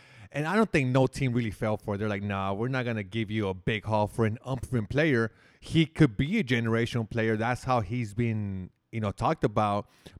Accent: Houston, Texas, United States; Another surprise was here in my hometown, Houston Rockets, making a trade

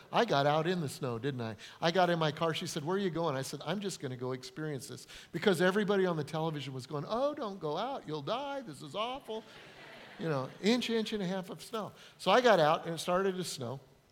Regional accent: Denver, Colorado, United States; also born or lived in northern Illinois; now in Charleston, United States; I'm from Denver, Colorado. It snows there. I spent 8.5 years in purgatory in northern Illinois.

